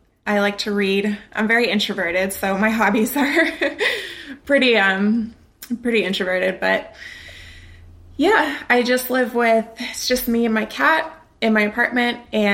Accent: Lowell, Massachusetts, United States; moved away as an adult; also born or lived in Westford; now in Merrimack, United States; I grew up in Massachusetts, Lowell and Westford mostly. And after high school, I moved to Merrimack, New Hampshire, and we've been here for about 12 years.

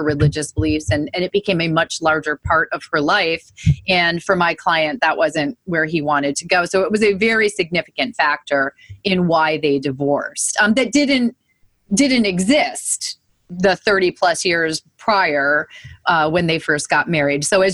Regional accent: Scotland, United Kingdom; Well, in my family, it's we're all Scottish

